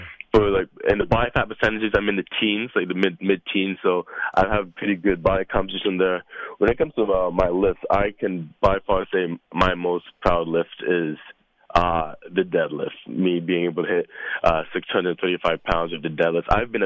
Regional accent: Toronto, Ontario, Canada; I'm from Toronto.

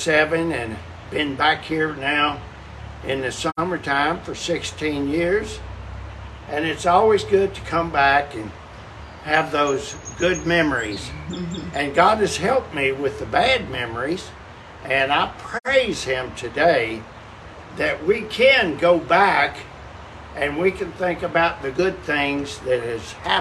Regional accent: Alderson, West Virginia, United States; for us to be able to be back in my hometown this day

